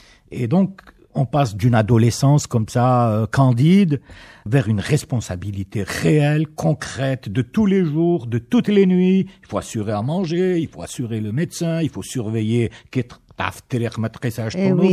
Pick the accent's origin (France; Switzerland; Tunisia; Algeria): Algeria; Algiers, Algiers Province; moved away; moi j'ai quitté Alger il y a de ça 30 ans.